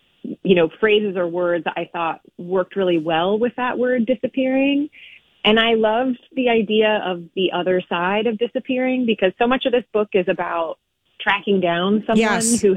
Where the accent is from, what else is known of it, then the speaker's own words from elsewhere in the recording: Midwest, United States; I am a Midwesterner, born and raised